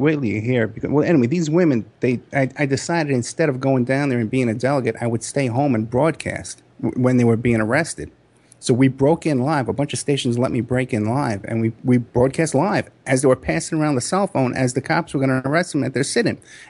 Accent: New York, United States; I go way back with Trump. I'm from New York, you know.

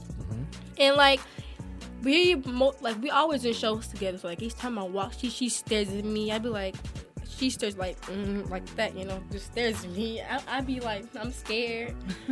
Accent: Indianapolis, Indiana, United States; I was an indie because I'm from Indianapolis, Indiana.

